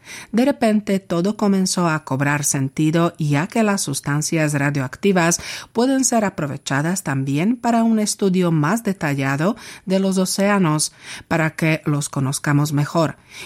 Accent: Želiezovce, Nitra Region, Slovakia; Spanish is a second language; cerca de mi pueblo natal, Želiezovce, comenzaron a construir la central nuclear de Mochovce

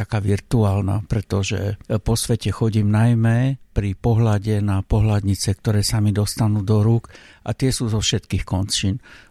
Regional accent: Košice, Košice Region, Slovakia; najväčšiu časť je venovaná Košiciam, odkiaľ pochádzam.

